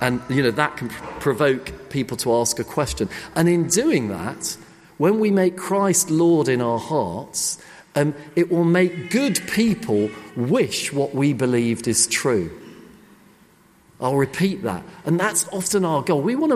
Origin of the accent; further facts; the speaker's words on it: England, United Kingdom; we just wanted to do something that really reminded us of being British, of being English.